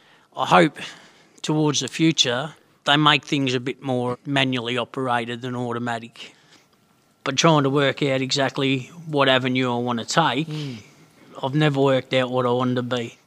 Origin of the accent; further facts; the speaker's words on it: Mildura, Victoria, Australia; I'm from Mildura.